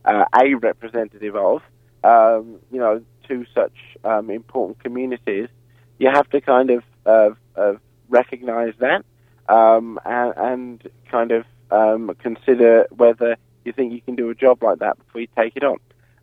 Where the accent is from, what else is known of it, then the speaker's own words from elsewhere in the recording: Western Australia, Australia; Look, I come from the Lower South Metropolitan Region of WA